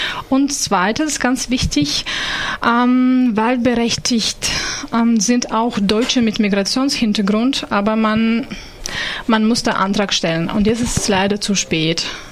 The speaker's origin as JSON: {"language": "German", "country": "Ukraine", "said": "ich komme aus der Ukraine"}